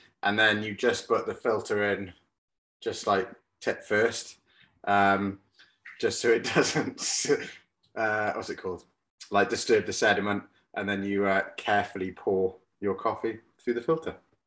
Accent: Swansea, Wales, United Kingdom; now in Bristol, United Kingdom; I come from Swansea, but I now live in Bristol

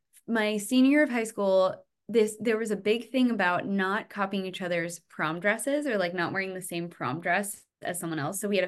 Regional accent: Seattle, Washington, United States; But I'm from Seattle. So I'd have to like go to Seattle to go.

